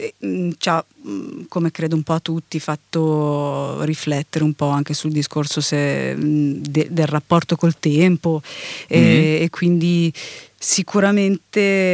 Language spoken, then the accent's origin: Italian; United States; born there; first language en; Italian is a second language; io sono bilingue, sono nata negli Stati Uniti, poi in realtà la mia prima lingua adesso è l'italiano, però la lingua della mia creatività, della mia madrelingua, la chiamo madrelingua perché è legata alla mia madre